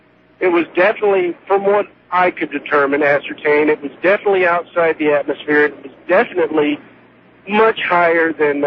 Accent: Alice, Texas, United States; also born or lived in Corpus Christi; We were in South Texas where we were growing up, a little town called Alice.

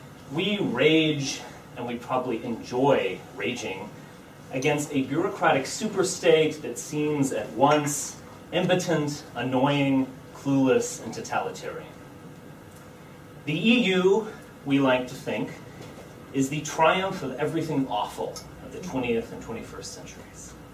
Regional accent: United States; I will admit that I feel a little bit intimidated as an American traveling to England to lecture Britons about Europe.

